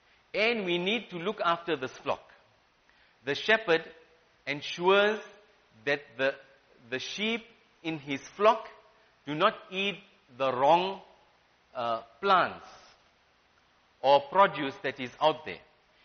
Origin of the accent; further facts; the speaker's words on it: South Africa; As role players within the fabric of society, as a South African, we should help in making a better life for all.